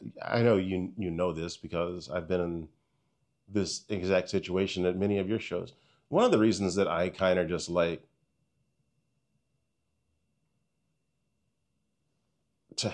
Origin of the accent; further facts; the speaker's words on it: Stillwater, Oklahoma, United States; I wrote Red Dirt and it came out in 2020. And that's where I'm from Stillwater. I know all the history of that scene.